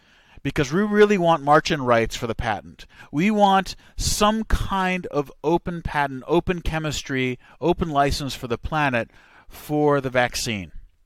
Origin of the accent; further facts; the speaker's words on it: Estonia; my home country of Estonia.